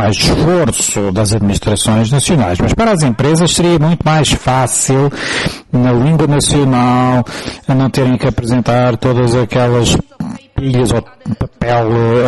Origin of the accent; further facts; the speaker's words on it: Poland; Portuguese is a second language; eu sou polaca, como sabem